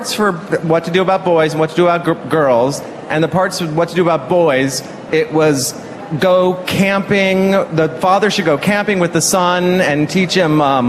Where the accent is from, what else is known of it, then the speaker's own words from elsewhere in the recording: Rockville, Maryland, United States; I remember a friend I made in college, when I told him I was from Rockville, Maryland, he said, now I understand why you dress the way you do.